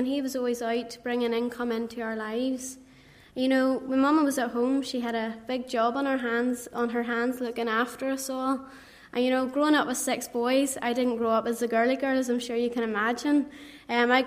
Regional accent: Kilkeel, Northern Ireland, United Kingdom; I come from Kilkeel. I was born into a Roman Catholic family. I have six brothers and I'm the only girl.

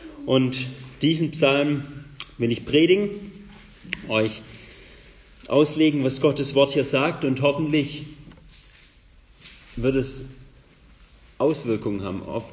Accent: Schwäbisch Gmünd, Baden-Württemberg, Germany; Ich komme aus der Nähe von Schwäbisch Gmünd

